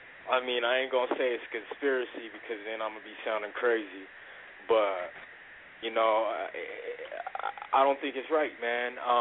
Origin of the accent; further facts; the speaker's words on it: Cheyenne, Wyoming, United States; born there; I'm calling from Cheyenne, Wyoming, actually. This is where I reside. I was born here, actually.